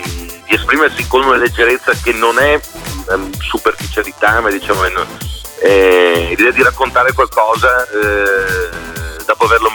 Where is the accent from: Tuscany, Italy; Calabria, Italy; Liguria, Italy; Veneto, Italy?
Veneto, Italy; Cittadella; qui in zona noi siamo veneti, Cittadella, che è in provincia di Padova, okay, di base, perché poi comunque siamo non tutti da Cittadella, ma da paesi limitrofi